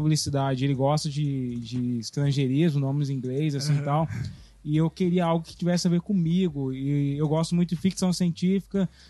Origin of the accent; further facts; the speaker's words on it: Cruzeiro, São Paulo, Brazil; born there; periferia lá do interiorzão, assim. Então, sou negro caipira mesmo, assim, gosto pra caramba. Eu nasci em Cruzeira, numa cidade, inclusive, histórica, porque é lá que acaba a Revolução de 32